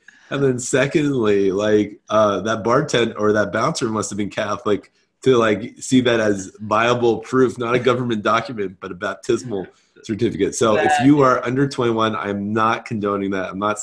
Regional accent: Jersey; born there; also born or lived in Japan / Hong Kong / New Zealand / United States; I grew up in Japan and Hong Kong and New Zealand and the States. Actually, I take that back. Two different countries, because I was born in Jersey

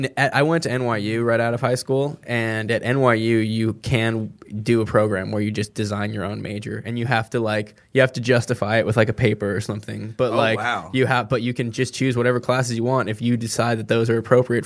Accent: California, United States; I grew up in California. We smoked weed.

